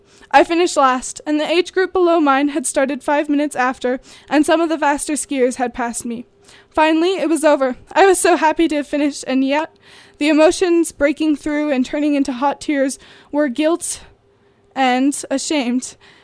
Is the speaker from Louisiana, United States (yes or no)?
no; Colorado, United States; I grew up in Colorado with some of the most adventurous parents, and believe me, I had spent my childhood alpine skiing.